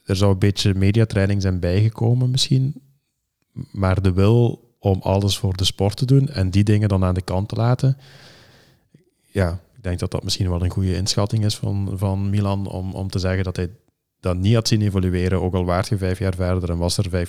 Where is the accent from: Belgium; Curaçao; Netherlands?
Belgium; Alleen gingen wij er, als Belgen gingen wij ervan uit.